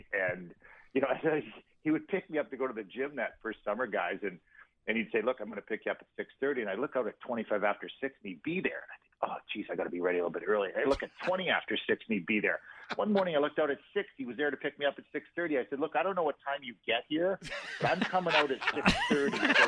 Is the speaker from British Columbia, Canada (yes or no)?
no; Toronto, Ontario, Canada; when I was growing up in Toronto.